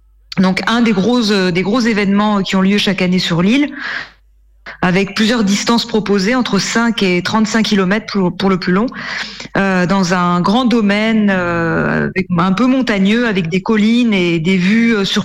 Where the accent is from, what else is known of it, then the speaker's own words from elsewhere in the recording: Brittany, France; now in Mauritius; Quand on vient de Bretagne, c'est assez surprenant au début, mais ça change et c'est plutôt sympa.